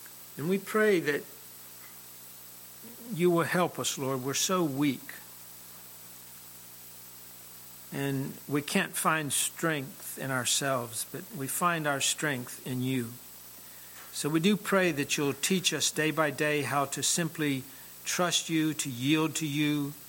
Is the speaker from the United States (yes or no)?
yes; Dallas, Texas, United States; I came from Dallas, Texas.